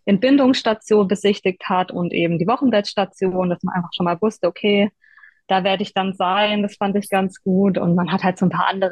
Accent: Stuttgart, Baden-Württemberg, Germany; accent: Swabian; now in United States; Ich komme aus Stuttgart.

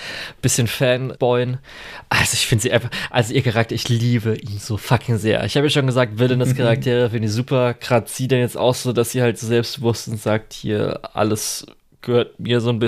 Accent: Germany; Wo wir natürlich so als Deutsche, ach klar, das ist natürlich Heidi-Referenz

